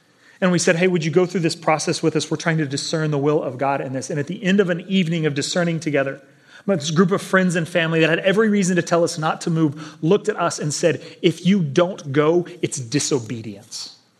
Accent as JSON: {"language": "English", "region": "Texas", "country": "United States", "tie": "born or raised there", "said": "You know, I grew up in Texas where it's dry and arid."}